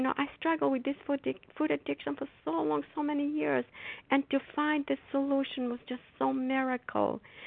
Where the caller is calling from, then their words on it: Foxborough, Massachusetts, United States; I'm a grateful recovering compulsive overeater, and I'm calling from Foxborough, Massachusetts.